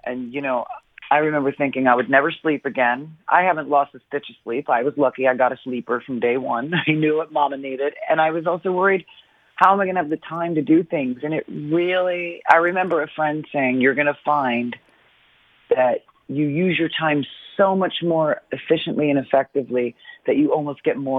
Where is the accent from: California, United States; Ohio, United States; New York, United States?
New York, United States; Brooklyn; We're hyping it for Brooklyn Bowl because that's my hometown.